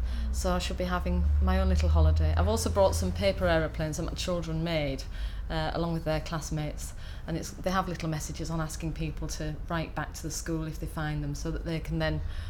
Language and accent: English; Hull, Yorkshire and the Humber, United Kingdom; now in Manchester, United Kingdom; No, I'm from Hull originally, but I've lived in Manchester for, let me think, about 12 years now.